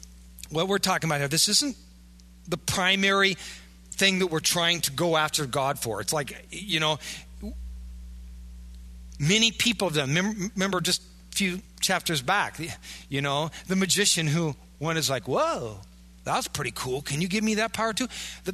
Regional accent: Iowa, United States; And again, I'm a kid from Iowa. What do I know about demon possession?

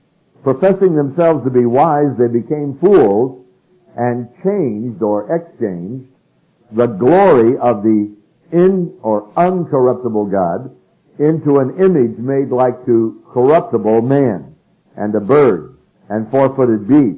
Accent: California, United States; And I was a boy from California

